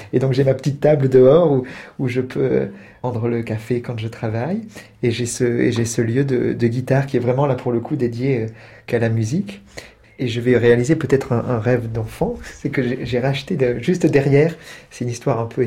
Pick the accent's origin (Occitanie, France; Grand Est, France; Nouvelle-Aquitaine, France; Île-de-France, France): Nouvelle-Aquitaine, France; Bordeaux; c'était un concert à Bordeaux, donc où j'ai grandi, au Rocher de Palmer, qui est une salle où j'adore jouer.